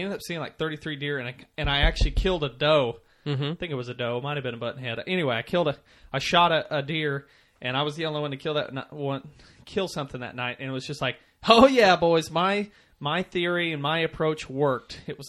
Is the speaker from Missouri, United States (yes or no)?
yes; Missouri, United States; I grew up in Missouri. We're still out of Missouri.